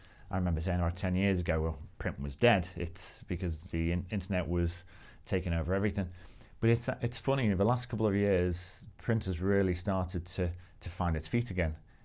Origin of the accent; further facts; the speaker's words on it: Liverpool, North West England, United Kingdom; moved away as an adult; now in Perth, Australia; we've been over in Australia now for 3 years. Mm-hmm. You might be able to tell I'm from Liverpool.